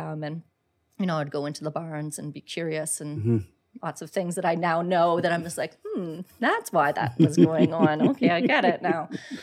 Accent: Brampton, Ontario, Canada; also born or lived in Orangeville; And then I spent a good chunk of my younger years until I was 19 in Brampton.

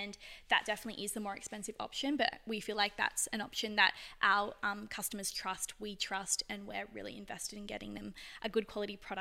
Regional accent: New South Wales, Australia; And I guess growing up on the Eastern Beaches, I was like quite, I saw a lot of trends

